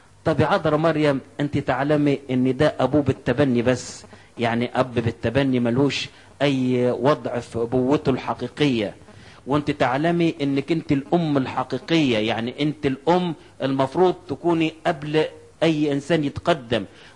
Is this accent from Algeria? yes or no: no; Egypt; فعلا المسيح كان موجود عندنا في مصر فترة من حياته وهو صغير